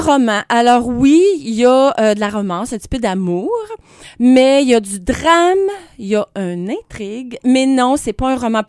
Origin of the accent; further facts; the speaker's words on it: Quebec, Canada; Mais je suis québécoise pur laine, hein, alors.